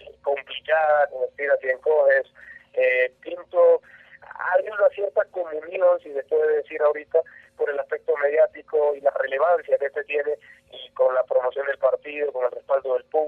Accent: Honduras; que como hondureño te digo que así

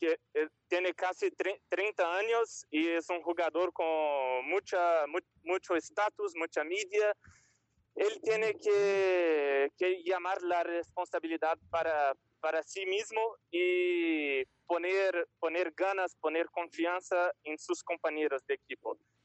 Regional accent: Brazil; Spanish is a second language; yo como brasileño, yo quiero mucho que Brasil vuelva a ser campeón mundial

